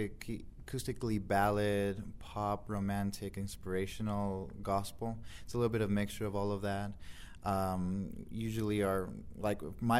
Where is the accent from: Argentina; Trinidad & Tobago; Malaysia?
Argentina; Buenos Aires; English is a second language; now in Montrose, United States; Originally, I'm from Argentina, Buenos Aires. And I came here to Montrose in 1998. And I've been here ever since.